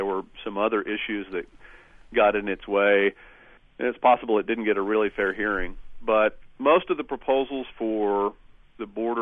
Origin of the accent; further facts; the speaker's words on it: El Paso, Texas, United States; so the issue plays differently than it does in my hometown of El Paso